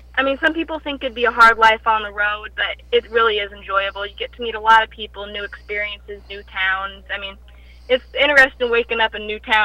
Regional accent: Great Falls, Montana, United States; We're all actually from Great Falls, Montana.

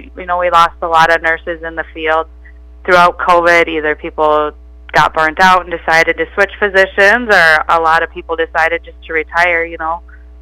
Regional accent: Ivanhoe, Minnesota, United States; I grew up just over kind of in the Ivanhoe Porter area, down by the Marble Store, if you guys know where that's at. Went to high school in Ivanhoe.

